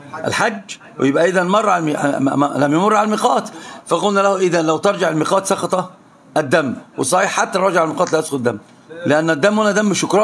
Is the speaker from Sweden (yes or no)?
no; Mecca, Makkah Province, Saudi Arabia; اصلا من مكه